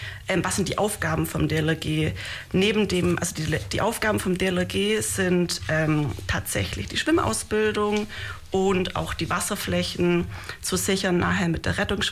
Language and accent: German; Ulm, Baden-Württemberg, Germany; Ich komme aus Ulm